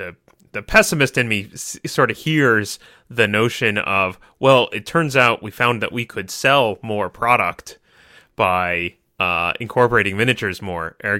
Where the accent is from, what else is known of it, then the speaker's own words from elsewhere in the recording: New York, United States; I was growing up in New York, and I was aware that in New York City, I lived outside of there, that there was a dedicated game store called the Complete Strategist.